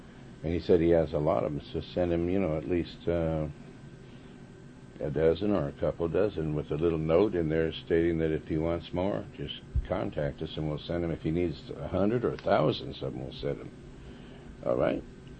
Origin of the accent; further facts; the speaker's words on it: Montana, United States; Now, I'm up, I was raised in Montana, and trout line... I guess that's where they fish for trout.